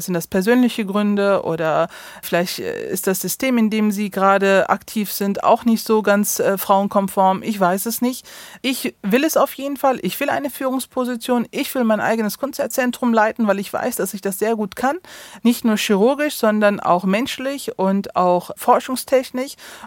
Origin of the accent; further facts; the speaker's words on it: Neuss, North Rhine-Westphalia, Germany; Also ich bin hier in Neuss geboren, aufgewachsen und ausgebildet worden. Und dann ist natürlich Neuss auch meine Heimat. Aber was auch ein ganz großes Faktum ist, dass ich halt nun mal Eltern habe, die aus der Türkei kommen. Darauf bin ich auch stolz. Ich bin zweisprachig aufgewachsen.